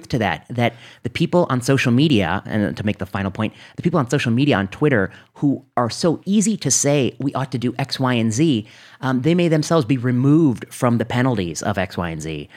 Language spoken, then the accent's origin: English; Indiana, United States; you know, I grew up in Northwest Indiana. And so I have, I think, a tremendous affinity for middle America and what it's like in some of these communities.